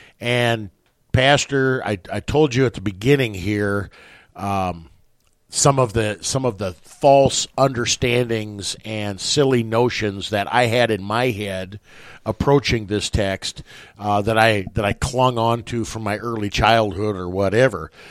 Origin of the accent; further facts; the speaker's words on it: West Point, United States; my life growing up in West Point